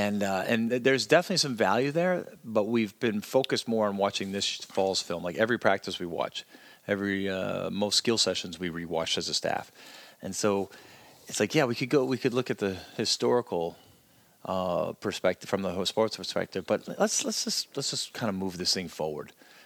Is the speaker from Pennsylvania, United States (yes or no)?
no; Syracuse, New York, United States; I'm from Syracuse, New York, so I appreciate the cool.